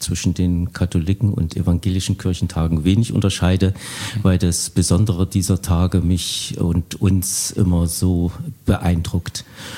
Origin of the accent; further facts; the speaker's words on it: Bad Langensalza, Thuringia, Germany; Ich komme aus Bad Langensalza, einer kleinen Stadt unweit von Erfurt.